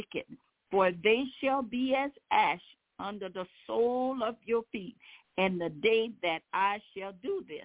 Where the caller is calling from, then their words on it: Zachary, Louisiana, United States; I am calling from Zachary, Louisiana.